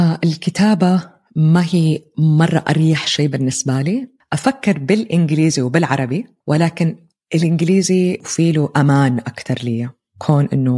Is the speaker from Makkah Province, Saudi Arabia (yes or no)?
yes; Jeddah, Makkah Province, Saudi Arabia; moved away as an adult; استوديو اليوغا والتأمل الخاص فيا اللي كان في مدينتي الحبيبة جدة. أسست منصة مانا باي أس مع زوجي هيثم، نقلت بلد مرتين